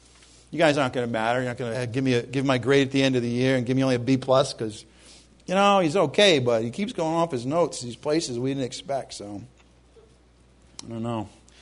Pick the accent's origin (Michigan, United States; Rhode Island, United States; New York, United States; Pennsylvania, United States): Rhode Island, United States; When I was growing up in Rhode Island, it was a Catholic thing.